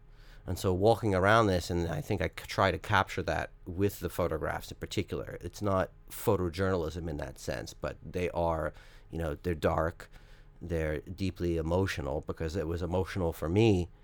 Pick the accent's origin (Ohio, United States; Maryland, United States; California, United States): Maryland, United States; born there; this goes back to I was born in Maryland, the first.